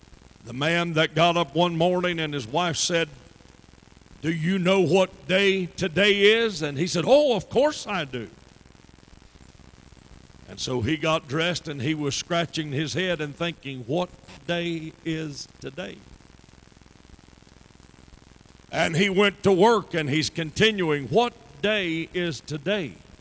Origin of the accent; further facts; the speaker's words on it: Charlotte, North Carolina, United States; My speech, I know, betrayeth me. I sound like a foreigner to you. I'm a Southerner from Charlotte, North Carolina.